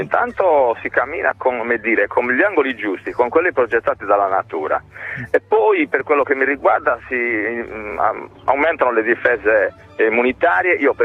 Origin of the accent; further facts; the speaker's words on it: Cagliari, Sardinia, Italy; now in Quartu Sant'Elena, Italy; No, sono di Cagliari, ma insomma abito a Quartus, a 5 km da Cagliari.